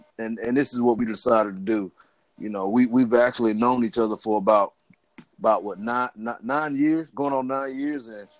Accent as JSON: {"language": "English", "town": "Camilla", "region": "Georgia", "country": "United States", "tie": "born or raised there", "said": "we're going to be doing something for my hometown, Camilla, Georgia."}